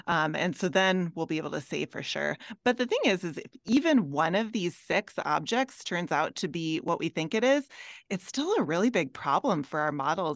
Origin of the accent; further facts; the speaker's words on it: Minnesota, United States; I'm from Minnesota, so this is very exciting.